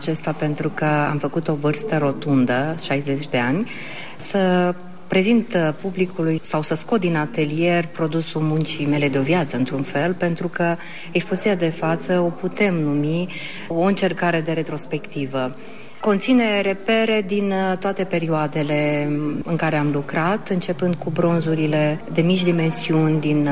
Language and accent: Romanian; Liteni, Suceava County, Romania; born there; este vorba de satul meu în care m-am născut, se numește Liteni, comuna Moara, la 10 km de Suceava. Este un sătuc foarte mic.